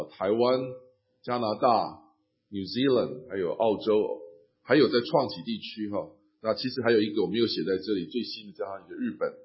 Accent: China; 包括我们在海外这些中国人所在的地方都算是我们这一个的这个强调的范围。

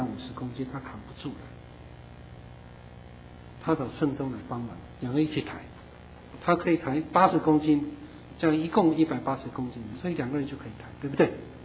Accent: China; 我们中国人讲一句话，不经一事不长一智

